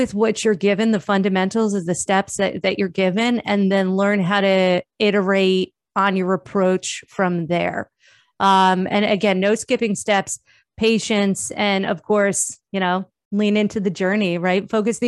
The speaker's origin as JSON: {"language": "English", "region": "New Jersey", "country": "United States", "said": "I'm from Jersey."}